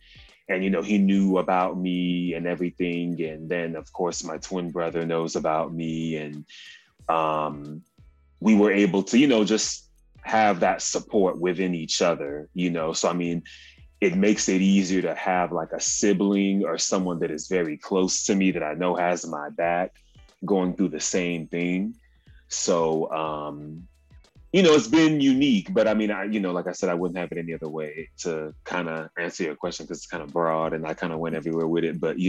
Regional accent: Houston, Texas, United States; both of my parents are from Nigeria, of course, and I was born in America, been back to Nigeria 4 times.

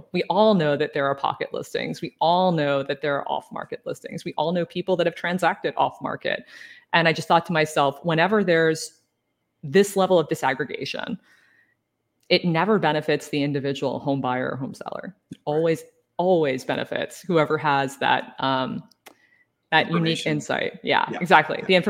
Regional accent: New Jersey, United States; I am both from New Jersey and highly caffeinated, so I tend to go very fast.

